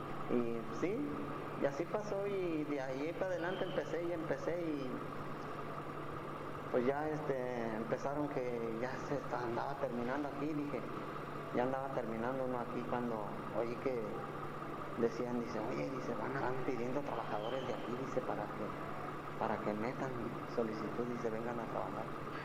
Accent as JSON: {"language": "Spanish", "town": "Tijuana", "region": "Baja California", "country": "Mexico", "said": "Sí, le digo, soy de aquí de Tijuana."}